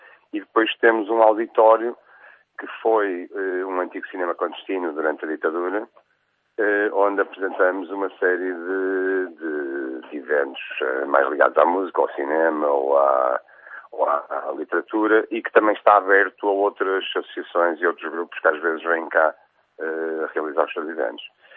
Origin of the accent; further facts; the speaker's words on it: Porto, Norte, Portugal; Sim, assim, eu cresci nesta casa. Eu sou do Porto, mas cresci nesta casa, cresci com os meus avós.